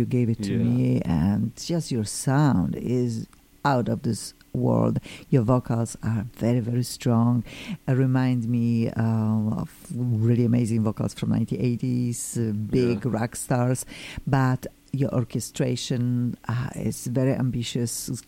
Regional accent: Poland; now in United States; Oh, I am originally from Poland. I am here almost 25 years.

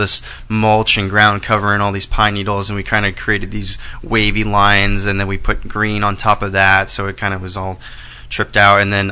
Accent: Reno, Nevada, United States; also born or lived in Olympia, Washington; now in Portland, United States; I grew up in Reno, Nevada, which I don't like to admit, and then I've been living in Portland for the last 3 years. I went to school in Olympia, Washington, and Evergreen.

